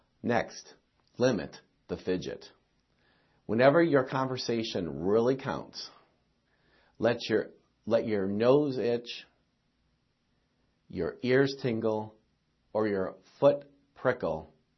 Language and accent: English; Delavan, Wisconsin, United States; I'm from Delavan, Wisconsin, the 19th century cir